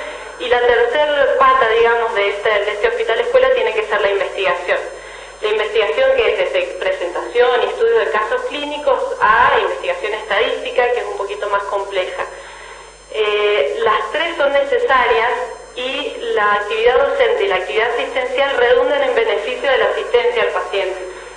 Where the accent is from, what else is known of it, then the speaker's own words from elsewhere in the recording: San Rafael, Mendoza, Argentina; Yo soy de San Rafael, yo soy de acá, mi familia es de Mendoza, pero yo soy de acá